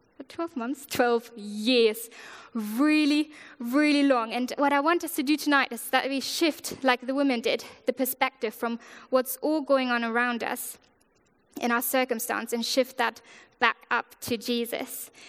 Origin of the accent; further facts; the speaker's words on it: Germany; English is a second language; now in England, United Kingdom; I've been in England for 4 years now, but hence to my weird accent, I'm actually from Germany.